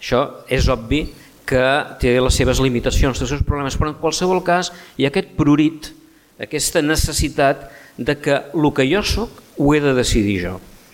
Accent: Mataró, Catalonia, Spain; Jo soc de Mataró, tinc aquesta desgràcia, però tinc l'avantatge de viure en una comarca tan, tan interessant i tan estimada com el Maresme, no?

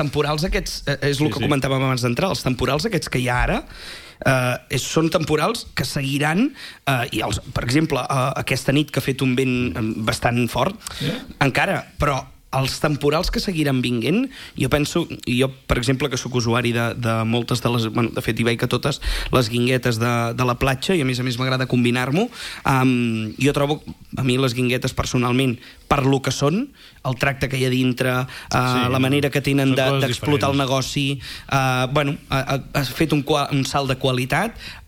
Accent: Calella, Catalonia, Spain; els que som de Calella

